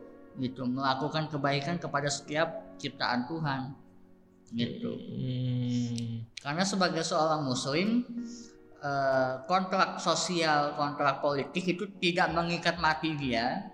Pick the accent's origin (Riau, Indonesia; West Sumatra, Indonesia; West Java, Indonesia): West Sumatra, Indonesia; Bukittinggi; Bukit Tinggi, saya orang Bukit Tinggi.